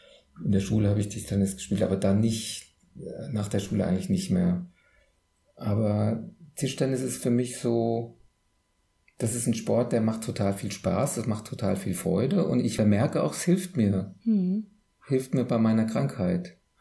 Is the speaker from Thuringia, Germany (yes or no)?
no; Hesse, Germany; born there; moved away as an adult; Also ich bin ja eigentlich gebürtiger Hesse, lebe jetzt seit 2006 in Franken, in Oberfranken.